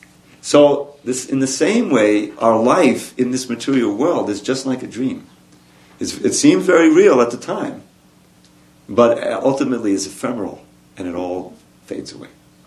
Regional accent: Long Island, New York, United States; I grew up in Long Island in the believe it or not, the 50s and 60s, and I had a certain identity.

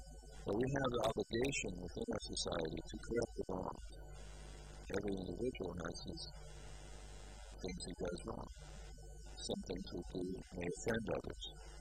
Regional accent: United States; But I know I'm American, I see so many thieves in America

